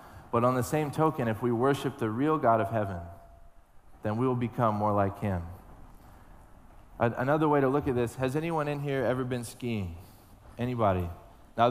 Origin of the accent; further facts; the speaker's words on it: Texas, United States; now in New York City, United States; Yes, we're from Texas. We've been in New York City for about 3 months, and it's been a lot of fun.